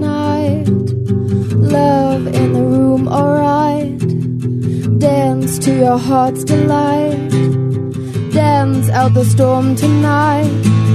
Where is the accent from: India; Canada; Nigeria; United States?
Canada; Abbotsford, British Columbia; We're from Vancouver. We're from Abbotsford originally.